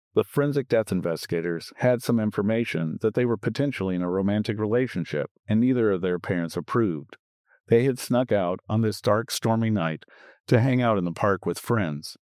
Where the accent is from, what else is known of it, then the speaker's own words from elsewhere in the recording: Kansas, United States; Growing up in Kansas, thunderstorms were just part of spring and summer, as well as tornadoes.